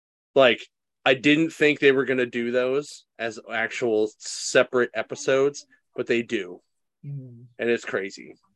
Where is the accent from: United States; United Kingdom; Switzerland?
United Kingdom; We're British. We got to say